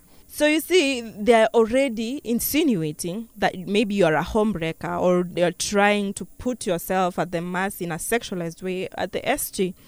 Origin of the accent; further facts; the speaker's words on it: Juja, Kiambu County, Kenya; I'm a young woman who's involved in politics. I come from Kiambu County, a constituency known as Juja.